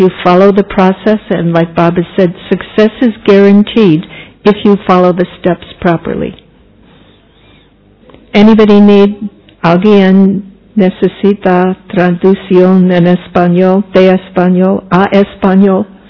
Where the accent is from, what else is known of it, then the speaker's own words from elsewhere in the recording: United States; I'm from the United States.